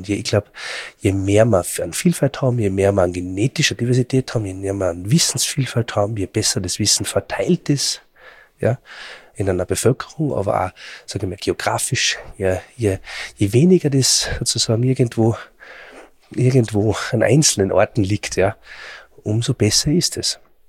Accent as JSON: {"language": "German", "country": "Austria", "said": "bei uns in Österreich"}